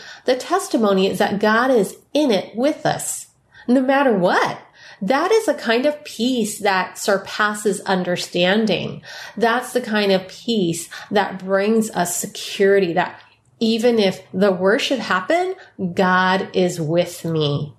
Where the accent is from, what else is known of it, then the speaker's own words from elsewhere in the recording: San Francisco, California, United States; born there; I'm Chinese American, and there is something that's really beautiful in the Chinese culture, which is Chinese lanterns. If you go to San Francisco Chinatown, where I was born, you'll see these beautiful Chinese lanterns that are strung up high.